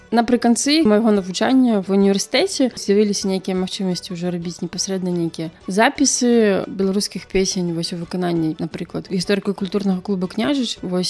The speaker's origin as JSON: {"language": "Belarusian", "town": "Syabrski", "region": "Vitebsk Region", "country": "Belarus", "tie": "born or raised there", "said": "я сама родам з Віцебшчыны, з невялічкага такога аграгарадка Сябрскі. Вярнуўшыся на радзіму ў Віцебск"}